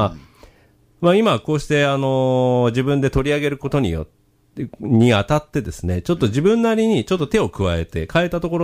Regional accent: Yokosuka, Kanagawa, Japan; 自分が生まれ育った、まあ、横須賀のね、

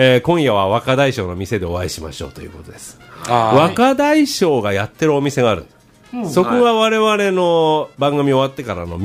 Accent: Yokosuka, Kanagawa, Japan; born there; 俺は横須賀生まれだから知ってるけどさ、三浦半島の。

